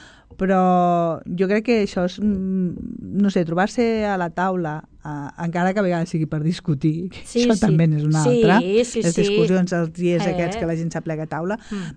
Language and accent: Catalan; Sabadell, Catalonia, Spain; quan era més petita i era a Sabadell, anàvem a veure els pastorets a Sabadell